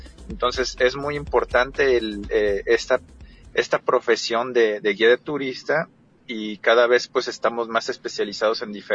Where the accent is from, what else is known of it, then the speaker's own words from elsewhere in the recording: Tuxpan, Jalisco, Mexico; Yo, en lo personal, soy un guía local. Soy de Tuxpan, Jalisco.